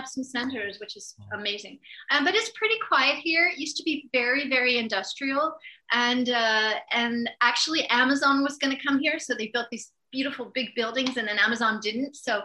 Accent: Massachusetts, United States; I met a music composer who happened to be from Massachusetts. I'm from Massachusetts.

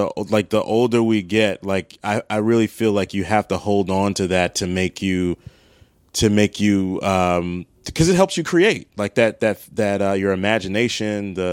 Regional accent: Maryland, United States; For me, growing up in Maryland, it was like King's Dominion or like Adventure World, Wild World.

